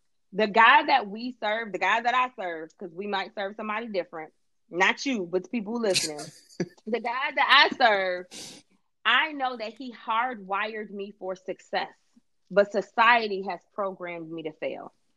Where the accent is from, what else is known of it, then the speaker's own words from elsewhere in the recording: Buffalo, New York, United States; now in Atlanta, United States; I am originally from Buffalo, New York. I reside in Atlanta, Georgia now.